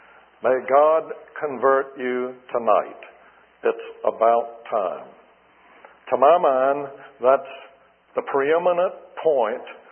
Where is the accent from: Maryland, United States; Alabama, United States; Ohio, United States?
Alabama, United States; Birmingham; I grew up in the First Presbyterian Church of Birmingham, Alabama, and I attended Sunday school pretty regularly.